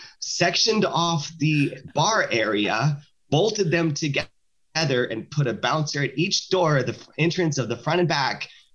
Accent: the South, United States; because I grew up in the South.

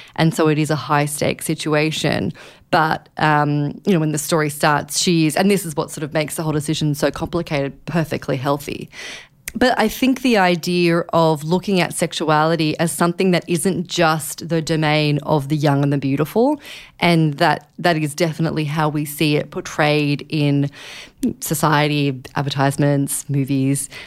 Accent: Australia; now in New York, United States; complicated by the fact I am Australian, but I live here in New York

